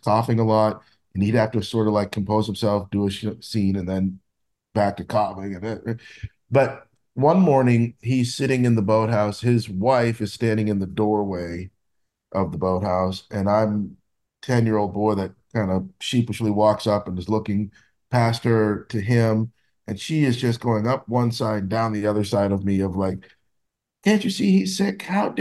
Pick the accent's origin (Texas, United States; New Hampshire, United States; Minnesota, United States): New Hampshire, United States; Holderness; So I grew up in New Hampshire in a small town called Holderness, probably 3,500 people, residents.